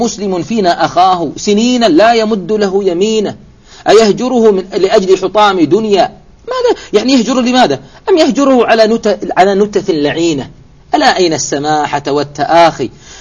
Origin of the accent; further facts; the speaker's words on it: Eastern Province, Saudi Arabia; السمك اللي عندنا بالشرقية جبناه عندكم بيعيش؟